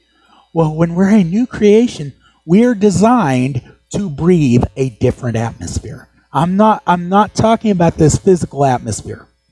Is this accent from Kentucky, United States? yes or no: no; Oklahoma, United States; I know that's not good grammar, but I grew up in Oklahoma.